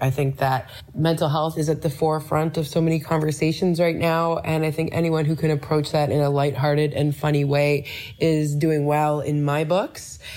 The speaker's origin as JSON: {"language": "English", "country": "Canada", "said": "I am a Canadian comedian and speaker and podcaster."}